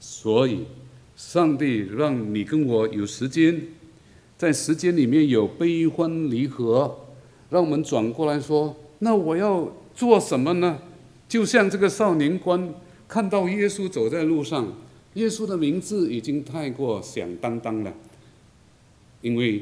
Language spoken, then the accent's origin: Chinese; China; 我是中国人的，所以我说我们中国人啊，不是，我们是华人